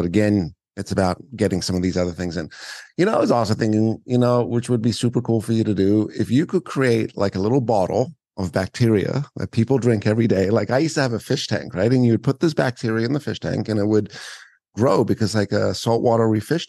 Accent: South Africa; also born or lived in Canada; Truthfully, I came from South Africa, and the first time we heard that was when we went to Canada

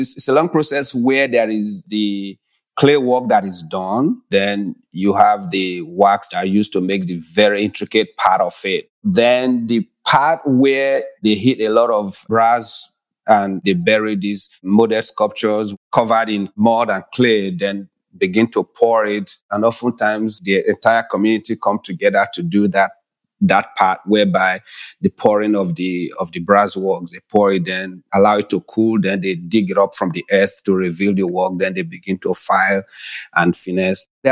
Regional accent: Edo, Nigeria; I'm an artist and a writer. I'm from Nigeria, specifically from the Benin Kingdom, Edo State in Nigeria.

